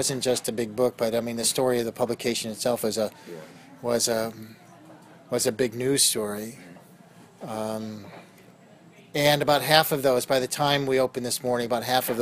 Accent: the North, United States; Well, not having grown up in the South, I grew up in the North. I don't have a lot of first-hand experience with a lot of the things that are being taken on in the book.

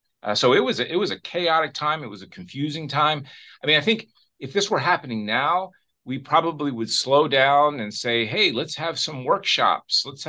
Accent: Maryland, United States; And I grew up in Prince George's County, and I actually attended Crestview Elementary School.

